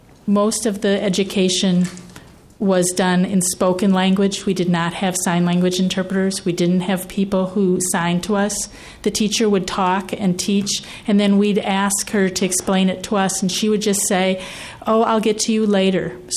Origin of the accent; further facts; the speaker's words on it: Sierra Leone; now in United States; I'm from Africa. I'm from a country called Sierra Leone, and I'm a student at Vector right now. I came to America in 2004, and I came from that West African area.